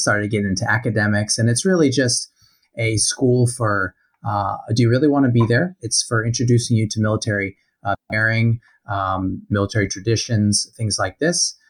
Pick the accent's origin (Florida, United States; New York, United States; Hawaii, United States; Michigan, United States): Florida, United States; born there; also born or lived in Kentucky / New Jersey; I was born in Florida. My dad worked for a large department store. And so we moved around a lot. I lived in Florida, Kentucky for a few years. We moved back to Florida and then we ended up moving to New Jersey on the Jersey Shore.